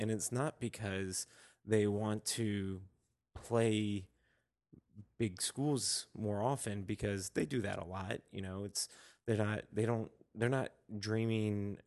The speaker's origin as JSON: {"language": "English", "region": "North Carolina", "country": "United States", "tie": "born or raised there", "said": "I grew up in North Carolina."}